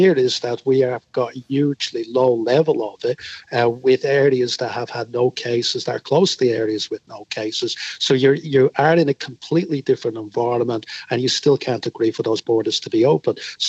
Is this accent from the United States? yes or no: no; Ireland; I'm from Ireland originally